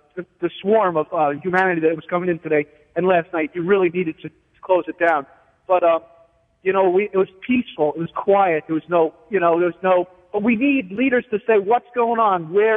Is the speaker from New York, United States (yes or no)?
yes; North Massapequa, New York, United States; I was in my hometown of North Massapequa last night